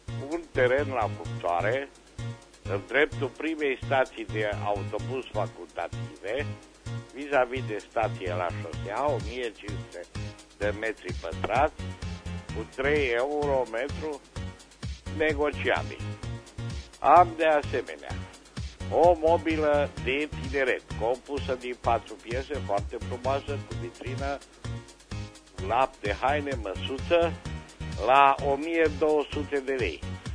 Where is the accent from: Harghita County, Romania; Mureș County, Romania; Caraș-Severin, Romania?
Caraș-Severin, Romania; Reșița; din Reșița